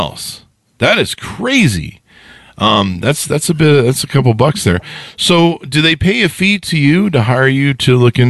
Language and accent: English; California, United States; I grew up in California. Like, we didn't have hurricanes. It wasn't Florida.